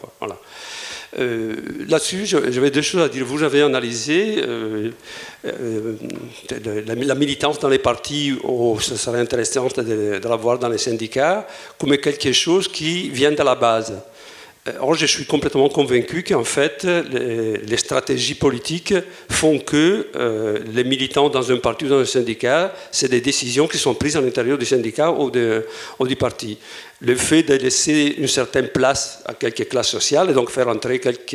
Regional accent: Italy; Mais je prends un exemple très clair, je suis italien.

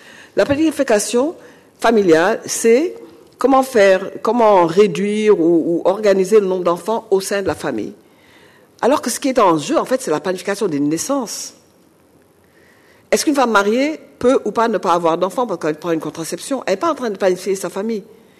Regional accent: Senegal; Moi, mon identité culturelle, elle est multiple. Hein. Je suis africaine, je suis sénégalaise, je suis musulmane

